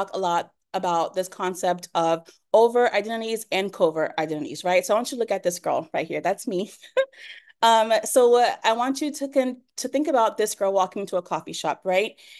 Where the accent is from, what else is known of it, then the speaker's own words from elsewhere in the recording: Florida, United States; I am from South Florida. I'm very proud of that. My whole personality is I'm from Dade County. I'm an HBCU graduate, and I'm Black American, but I also use Spanish as my second language.